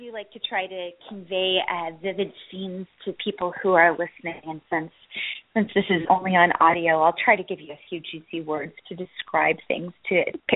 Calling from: Mill Valley, California, United States; I'm calling from Mill Valley, which is just north of the San Francisco Bridge.

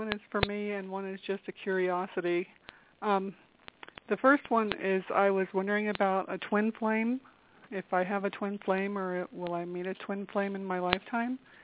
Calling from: Colorado, United States; I'm calling from Colorado.

